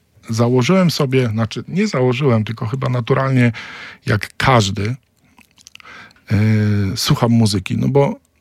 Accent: Inowrocław, Kuyavian-Pomeranian Voivodeship, Poland; Pochodzę z Inowrocławia, to jest takie miasto 200 kilometrów na południu, na Kujawach, i w miejscu, w którym dorastałem

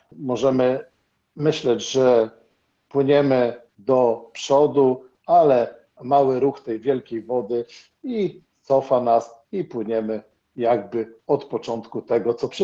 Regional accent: Gdańsk, Pomeranian Voivodeship, Poland; born there; also born or lived in Rumia; Ja urodziłem się w Gdańsku, potem przeprowadziłem się do Rumi. Teraz mieszkam w Gdyni.

